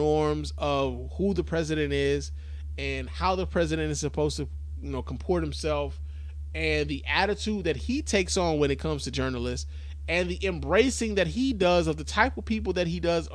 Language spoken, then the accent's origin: English; Jamaica; I'm Jamaican.